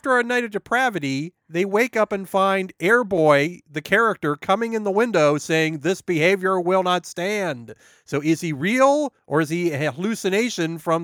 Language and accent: English; Columbus, Ohio, United States; Because I was from Columbus